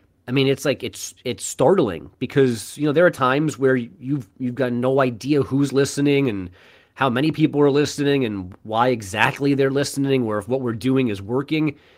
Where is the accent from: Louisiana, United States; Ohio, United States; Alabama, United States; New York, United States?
New York, United States; I grew up in New York.